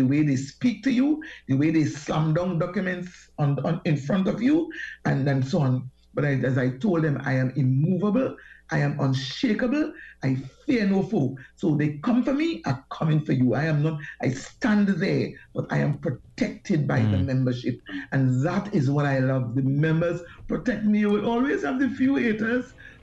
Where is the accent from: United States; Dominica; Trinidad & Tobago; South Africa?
Trinidad & Tobago; Tobago; I come from a community. I grew up in the Fisher Folk community in Tobago.